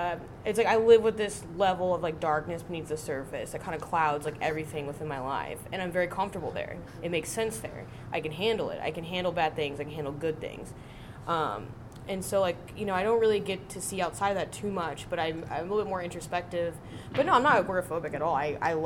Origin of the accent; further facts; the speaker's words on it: Galveston, Texas, United States; I'm from Galveston, Texas.